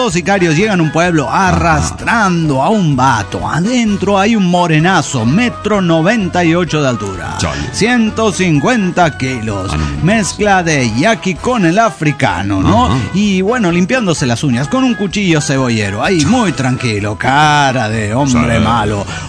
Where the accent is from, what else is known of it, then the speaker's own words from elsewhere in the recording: Tarija, Bolivia; de Tarija, Bolivia.